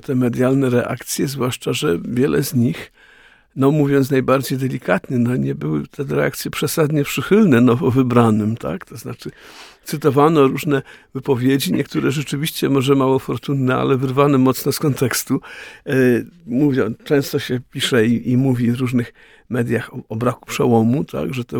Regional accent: Opole, Opole Voivodeship, Poland; Jako opolanin

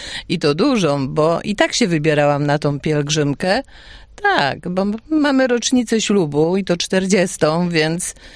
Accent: Kluczbork, Opole Voivodeship, Poland; jestem z Kluczborka i brałam udział w konkursie.

